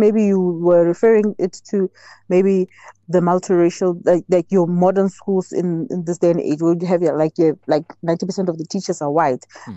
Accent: South Africa; as a South African, having to be to mingle a lot with this the Zimbabweans and other people from other countries

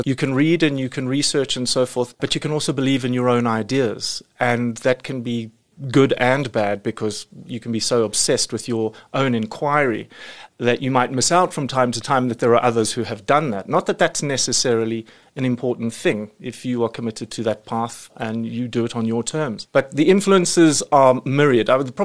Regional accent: Johannesburg, Gauteng, South Africa; It actually pretty much starts in my mother's pottery studio at the age of three.

